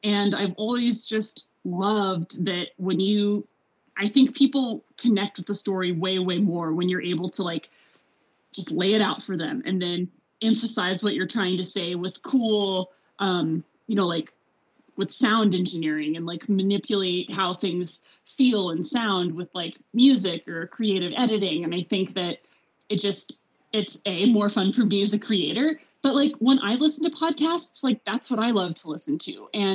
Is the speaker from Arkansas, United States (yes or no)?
yes; Arkansas, United States; once again, I'm from Arkansas. Like I am not from the Arctic.